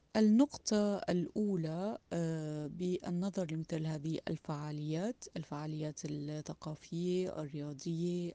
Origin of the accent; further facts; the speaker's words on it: Syria; ما الذي يجب علينا كسوريين أن نقوم به اليوم؟